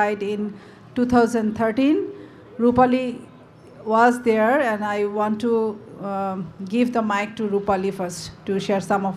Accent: Bangladesh; Hello everybody … from Bangladesh.

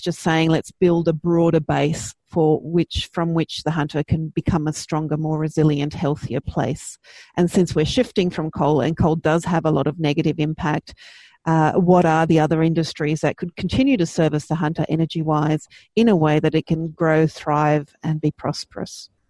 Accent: New South Wales, Australia; I grew up near the Barrington Tops, and it's just a phenomenally beautiful place.

